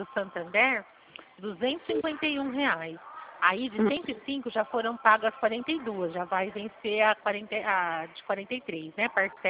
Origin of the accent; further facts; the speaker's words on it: São Paulo, Brazil; eu sou do estado de São Paulo, Regional Presidente Prudente